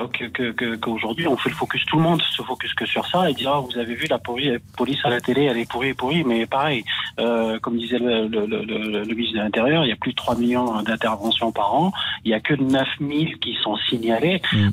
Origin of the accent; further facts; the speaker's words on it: Algeria; je suis algérien.